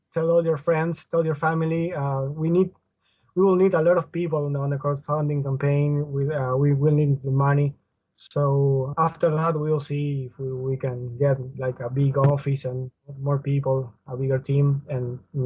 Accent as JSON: {"language": "English", "country": "Uruguay", "second_language": "English", "said": "We're from Uruguay. We're a small country in South America."}